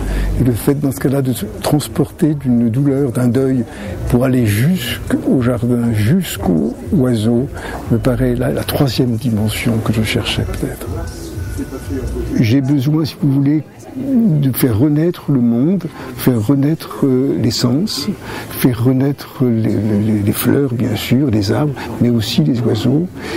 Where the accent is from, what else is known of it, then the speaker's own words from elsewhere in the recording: Normandy, France; also born or lived in Le Havre; En plus, je suis un Normand, j'ai vécu au Havre et je suis né en Normandie